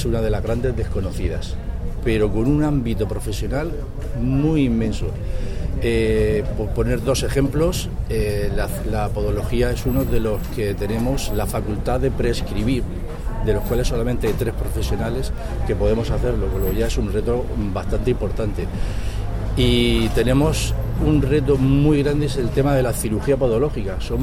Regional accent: Cartagena, Region of Murcia, Spain; presidente y vicepresidente somos de Cartagena

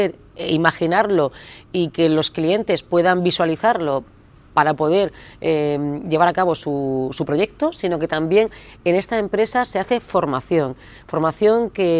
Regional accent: Cartagena, Region of Murcia, Spain; como buen cartagenero, creyendo siempre en las oportunidades que genera el municipio de Cartagena

